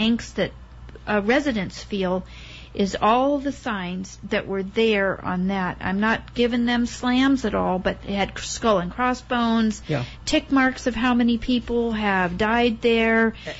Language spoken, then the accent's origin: English; Arizona, United States; I wasn't born here. I've been here a long time, but I grew up in Arizona, doesn't have a lot of water.